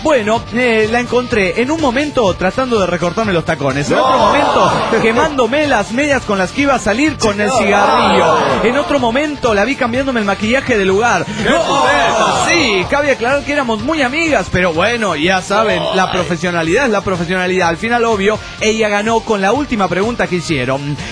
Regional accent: Cochabamba, Bolivia; de Cochabamba, Bolivia.

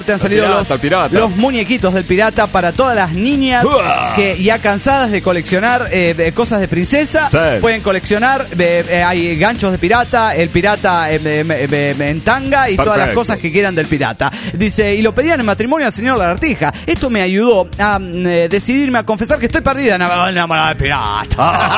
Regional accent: Juliaca, Puno, Peru; soy el médico de Juliaca, Perú.

